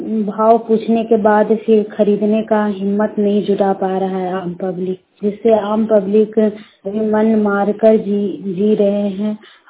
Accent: Barkagaon, Jharkhand, India; बड़कागांव प्रखंड की रहने वाली हूँ।

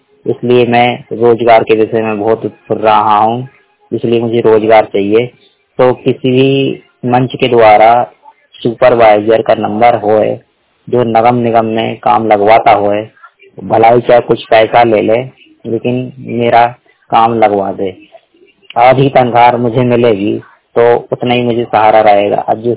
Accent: Bhopal, Madhya Pradesh, India; मैं भोपाल जिले का रहने वाला हूँ।

